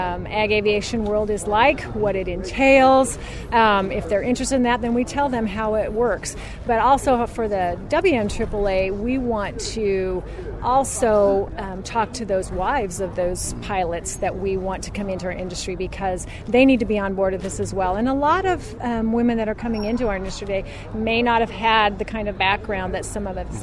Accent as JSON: {"language": "English", "town": "Garden City", "region": "Kansas", "country": "United States", "said": "I am from Garden City, Kansas."}